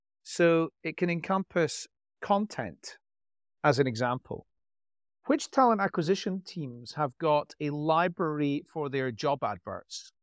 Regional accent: Scotland, United Kingdom; I'm not Irish, I'm Scottish. I live in Glasgow, which is the coolest UK city outside London.

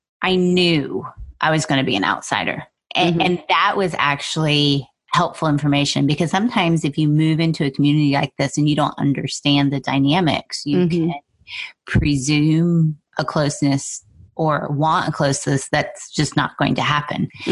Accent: Pennsylvania, United States; I grew up in Pennsylvania. I did not realize that being native Virginia is a thing.

